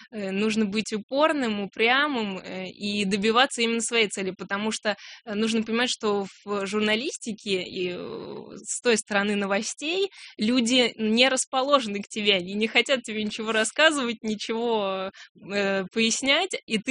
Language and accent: Russian; Babruysk, Mogilev Region, Belarus; когда я рассказываю, что вот я из Бобруйска